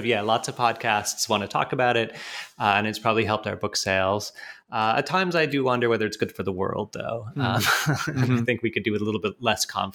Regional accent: Canada; also born or lived in United Kingdom; now in United States; I'm actually British by birth, but grew up in Canada. So being Canadian is an important part of my sense of self, absolutely.

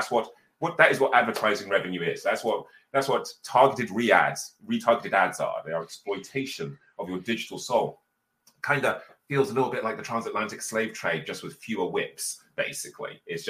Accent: Birmingham, West Midlands, United Kingdom; Okay, so I'm actually from a council estate in Birmingham.

